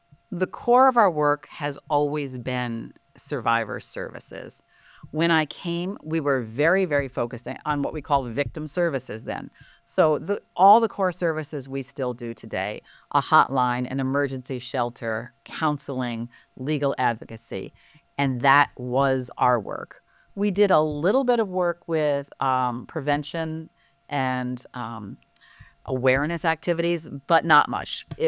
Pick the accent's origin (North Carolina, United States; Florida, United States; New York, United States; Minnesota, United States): New York, United States; Latham; I grew up in Latham. And there weren't a whole lot of diplomat jobs in Latham.